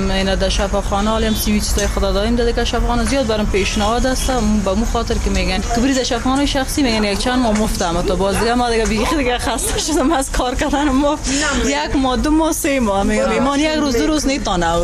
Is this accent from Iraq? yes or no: no; Afghanistan; ما علاقه دارم به اون خاطرم خواندم که برم از در خدمت به افغانستانم به وطنم شوم.